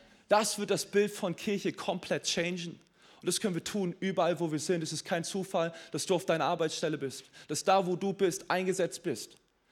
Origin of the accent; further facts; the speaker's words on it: Mecklenburg-Vorpommern, Germany; Ich bin in Mecklenburg-Vorpommern groß geworden. Und da gab es so eine Dorfkirche.